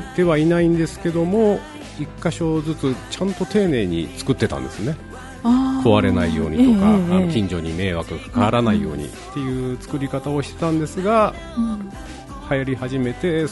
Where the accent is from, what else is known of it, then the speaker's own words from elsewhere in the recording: Chiba, Japan; 千葉県から来ました。